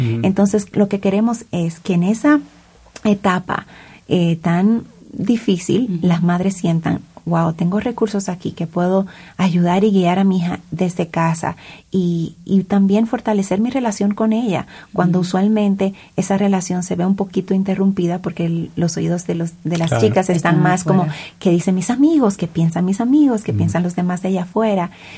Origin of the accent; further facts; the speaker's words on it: Dominican Republic; como mencioné. Soy de República Dominicana y vivo en la parte norte de la República Dominicana, en Jarabacoa, en la parte montañosa.